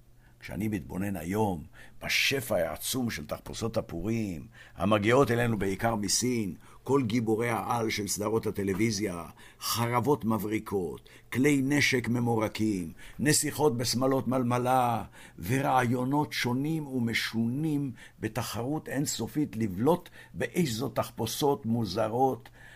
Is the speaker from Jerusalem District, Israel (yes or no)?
yes; Jerusalem, Jerusalem District, Israel; ירושלים בילדותי הייתה כמו במת תיאטרון.